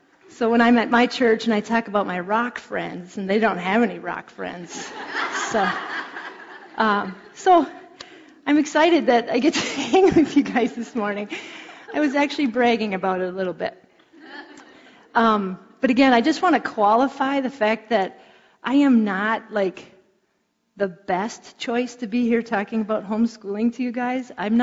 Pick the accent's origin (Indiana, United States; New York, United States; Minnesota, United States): Minnesota, United States; Twin Cities; I grew up here in the Twin Cities.